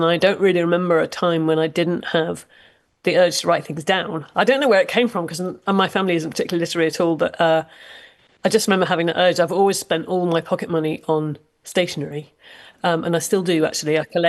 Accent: Ireland; also born or lived in United Kingdom; what it was like being Irish and having an Irish passport, having an Irish name in Britain in the 1970s. It was not the easiest.

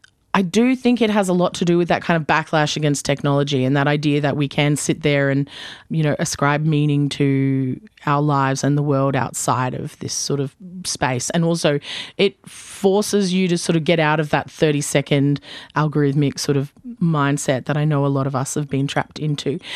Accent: Weipa, Queensland, Australia; You can tell that I'm from Weipa.

